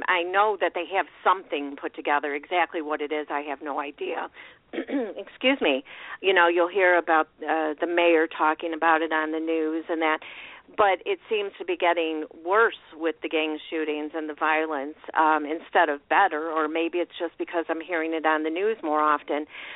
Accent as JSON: {"language": "English", "town": "Chicago", "region": "Illinois", "country": "United States", "tie": "born or raised there", "said": "Well, heck, I grew up in Chicago. I grew up with the gangs."}